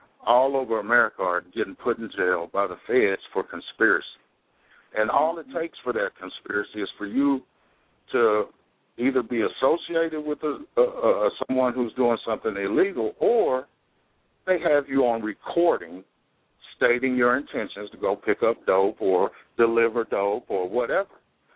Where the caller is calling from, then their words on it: Irving, Texas, United States; I'm calling from Irving, Texas. How y'all doing?